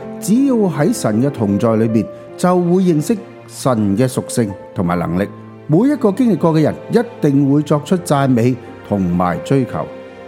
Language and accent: Cantonese; China; 就好像我们中国人有一句说话这样形容